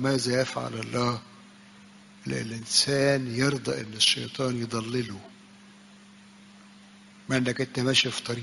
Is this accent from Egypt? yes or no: yes; Egypt; ويمكن فينا كتير ناس شافوها لما حصل الزلزال في يوم من الايام عندنا في مصر